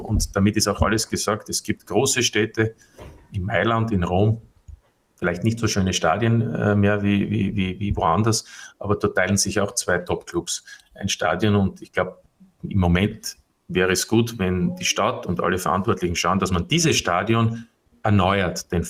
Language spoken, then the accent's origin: German; Graz, Styria, Austria; darf ich als Grazer sagen